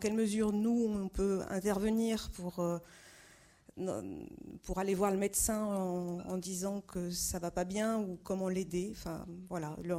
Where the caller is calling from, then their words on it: Niort, Nouvelle-Aquitaine, France; je viens de Niort